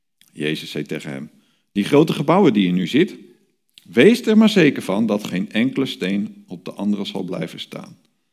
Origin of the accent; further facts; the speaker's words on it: Netherlands; En daar zijn wij Nederlanders heel goed in om dat niet te zien.